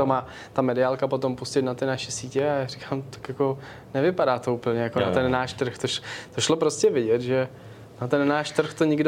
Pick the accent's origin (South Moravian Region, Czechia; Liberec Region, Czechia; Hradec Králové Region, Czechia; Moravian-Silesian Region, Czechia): Moravian-Silesian Region, Czechia; Ostrava; now in Prague, Czech Republic; když u nás v Ostravě potkáš někoho jiný barvy pleti, tak se všichni na něho koukají prostě divně. A když tady v Praze to je přece normální, jo.